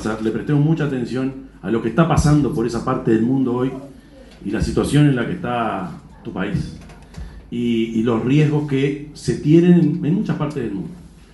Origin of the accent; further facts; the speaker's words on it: Uruguay; nosotros como uruguayos